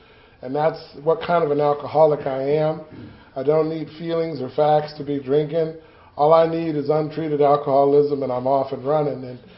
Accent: Los Angeles, California, United States; And I grew up in the Jordan Downs housing projects in Watts, which is quite a ways away from here, but I love living in the projects. I love being from Watts.

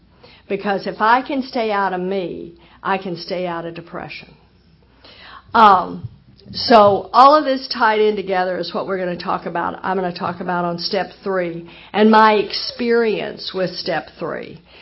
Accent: Texas, United States; And I was born and raised in Texas, and I was raised Southern Baptist, and I was raised right where they took the Bible Belt and gave it an extra pull.

